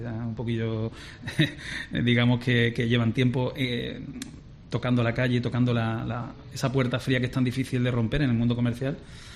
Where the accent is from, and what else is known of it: Seville, Andalusia, Spain; born or raised there